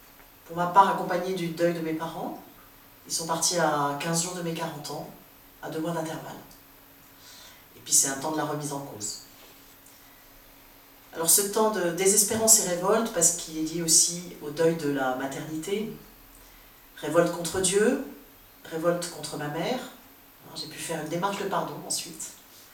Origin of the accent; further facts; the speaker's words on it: Casablanca, Casablanca-Settat, Morocco; j'ai aussi fêté vaillamment mes 60 ans dans ma ville natale, à Casablanca, entourée de famille et amis